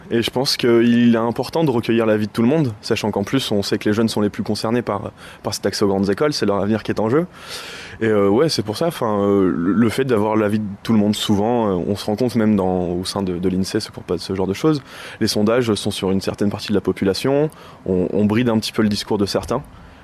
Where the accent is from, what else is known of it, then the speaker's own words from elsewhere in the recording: Romorantin, Centre-Val de Loire, France; ce matin moi je suis de Romorantin, donc à tout près d'ici